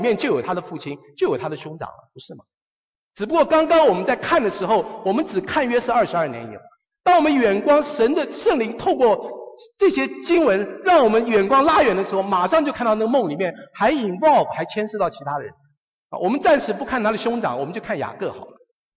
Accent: China; 我们中国人讲说西出阳关无故人，是不是？就好像说我如果过了那里就不是中国了

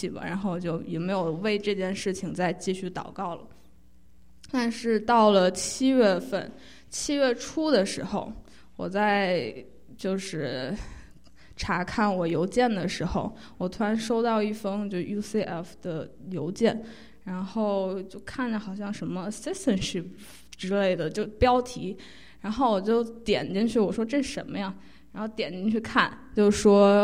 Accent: China; now in United States; 当时我从中国来到美国离开我父母的那种感觉

